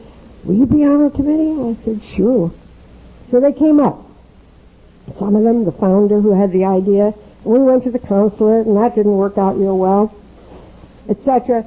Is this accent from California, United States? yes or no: yes; Laguna Beach, California, United States; I come from Laguna Beach, as I told you. It is a very heavy pocket of AA.